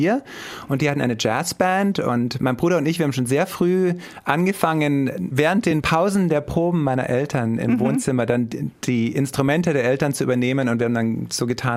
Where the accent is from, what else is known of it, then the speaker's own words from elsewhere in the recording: Günding, Bavaria, Germany; Das hieß Günding, das Dorf.